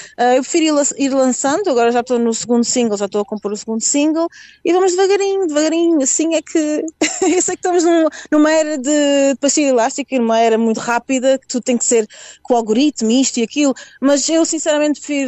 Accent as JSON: {"language": "Portuguese", "region": "Azores", "country": "Portugal", "tie": "born or raised there", "lives_now": "Cascais, Portugal", "said": "seja a minha terra natal, seja o sítio onde eu vivi a minha vida quase toda, que é São Miguel, e o meu rico mar que está sempre aqui presente em Cascais"}